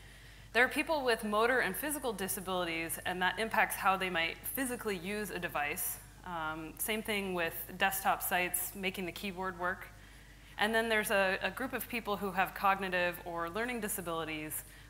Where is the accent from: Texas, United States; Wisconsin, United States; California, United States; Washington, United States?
Washington, United States; Seattle; I'm from Seattle, Washington.